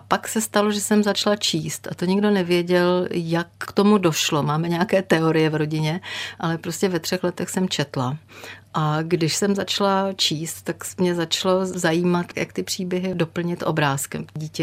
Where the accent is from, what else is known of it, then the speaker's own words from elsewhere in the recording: Tábor, South Bohemian Region, Czechia; now in Prague, Czechia; mám napsané v občance místo narození Praha a žiju tady, ale v Táboře jsem prožila většinu svého dětství